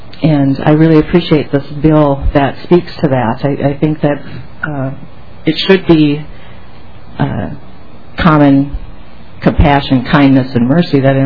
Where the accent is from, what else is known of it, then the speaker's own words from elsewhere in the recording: Waseca, Minnesota, United States; I'm from Waseca.